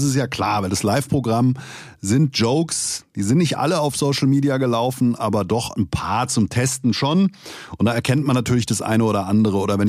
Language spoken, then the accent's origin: German; Langen, Hesse, Germany; nicht über meine Jugend in Langen erzählen